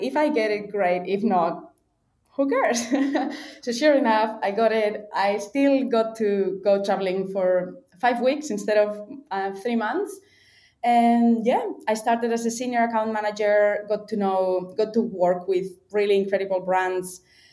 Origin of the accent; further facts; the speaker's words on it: Valencia, Valencian Community, Spain; moved away as an adult; now in Australia; I'm from Valencia in Spain, and when I finished uni, I decided to go traveling around Australia, which is a fairly vegan-friendly country. This was in 2014, and I moved to Melbourne in 2015